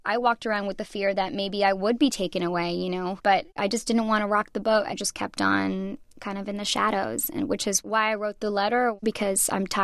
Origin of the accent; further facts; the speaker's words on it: Boston, Massachusetts, United States; My God, that is such a Boston thing to say. I'm from Boston.